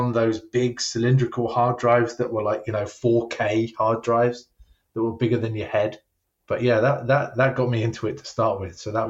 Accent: Croydon, London, United Kingdom; moved away as an adult; Yeah, so I was in England for the first 30 years of my life, and my accent is just not going to go away. And also, when I talk to people from Britain, my accent comes back again. I was born in South Croydon. South Croydon, mate.

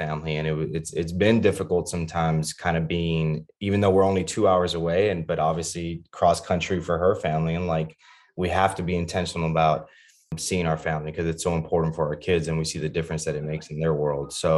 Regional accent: Laredo, Texas, United States; also born or lived in Austin; And so I was born in Austin. She went back down to Laredo. So I was with, you know, grew up with my extended family, grandparents, uncles, aunts, everybody kind of in the same complex, right?

